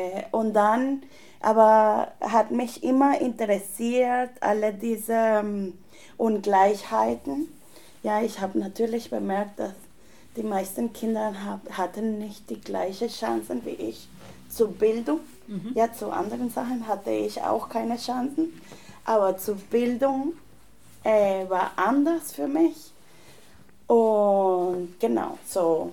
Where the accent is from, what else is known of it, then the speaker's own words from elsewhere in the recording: Caracas, Capital District, Venezuela; German is a second language; now in Dresden, Germany; ich komme aus Caracas, ja, so Venezuela ist nicht LGBT-friendly